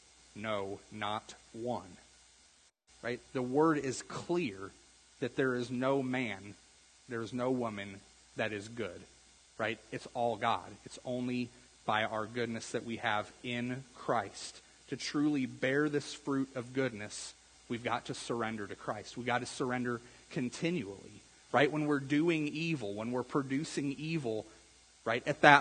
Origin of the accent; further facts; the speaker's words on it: St. Elmo, United States; I don't know anybody like this because I grew up in St. Elmo.